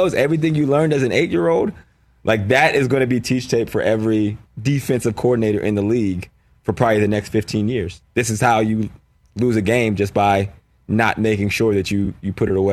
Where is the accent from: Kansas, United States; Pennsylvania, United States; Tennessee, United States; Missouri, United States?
Pennsylvania, United States; Johnstown; I'm from Johnstown, Pennsylvania.